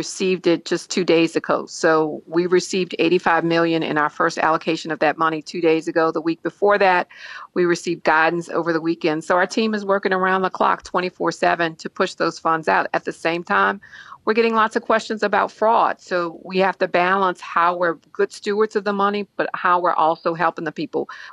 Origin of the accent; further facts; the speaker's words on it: New Orleans, Louisiana, United States; I come from New Orleans. I know I have family in those occupations.